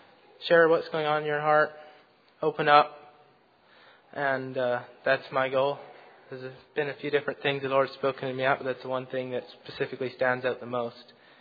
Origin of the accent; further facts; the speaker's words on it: New Brunswick, Canada; I'm from New Brunswick, Canada. That's just east of Maine, so there's where I'm from.